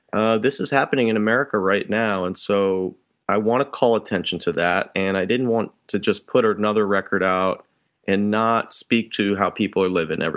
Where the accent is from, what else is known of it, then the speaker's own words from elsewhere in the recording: New Jersey, United States; now in Philadelphia, United States; Well, I grew up in New Jersey, but I've lived in this neighbor, and my family, my parents, my grandparents are all go back many generations South Philly.